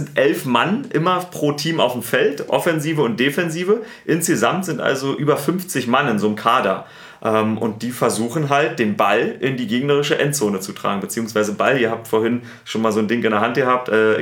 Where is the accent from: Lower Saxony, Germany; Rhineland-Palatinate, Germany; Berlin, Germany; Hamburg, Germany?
Berlin, Germany; accent: Berlin; Ja, ich spreche ja nicht bayerisch. Du hast so einen kleinen bayerischen Akzent. Ich habe einen Berliner Akzent.